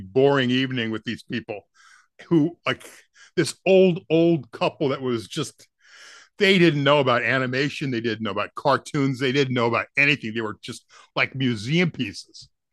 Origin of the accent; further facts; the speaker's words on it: Seattle, Washington, United States; I remember seeing them growing up in Seattle when in the mid-60s.